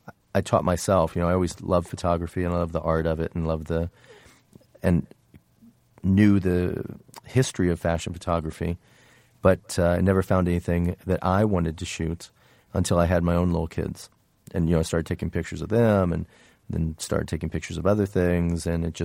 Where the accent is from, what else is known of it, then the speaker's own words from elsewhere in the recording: Indiana, United States; You know, where I grew up in Indiana, there was no fashion business. There really was no fashion.